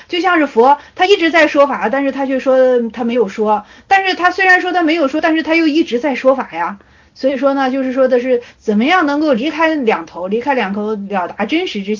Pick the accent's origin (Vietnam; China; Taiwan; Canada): China; 像我们中国人，他就是探索世界的这个本能